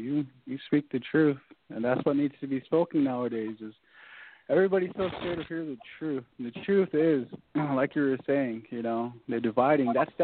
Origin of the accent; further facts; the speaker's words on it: Browning, Montana, United States; I'm from Browning, Montana.